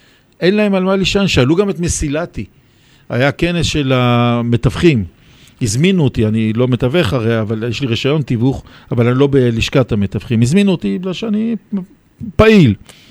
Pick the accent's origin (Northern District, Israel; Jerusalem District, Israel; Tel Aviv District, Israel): Jerusalem District, Israel; Jerusalem; אני ירושלמי למי שלא יודע